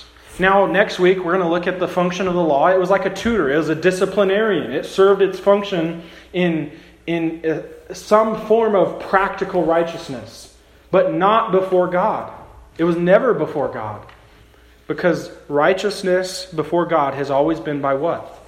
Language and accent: English; Utah, United States; Okay, I'm from Utah.